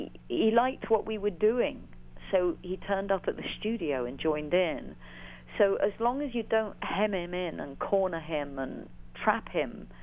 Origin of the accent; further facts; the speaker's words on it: Birmingham, West Midlands, United Kingdom; playing a venue in Birmingham, which is in the middle of England.